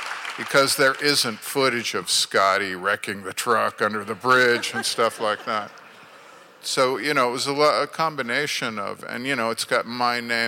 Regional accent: Akron, Ohio, United States; Yeah, I'm from Akron, Ohio.

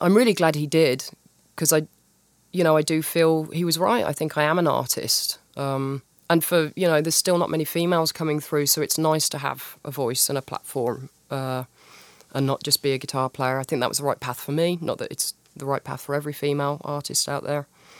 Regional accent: United Kingdom; I'm very British.

